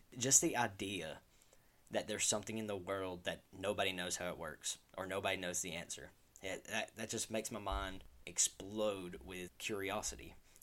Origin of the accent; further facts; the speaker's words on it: Winfield, Alabama, United States; I'm a graduate from Winfield City High School. I was born in Winfield. I was raised in Winfield. It's located in Alabama. You can probably tell by my accent. I don't hear it, but I know other people hear it.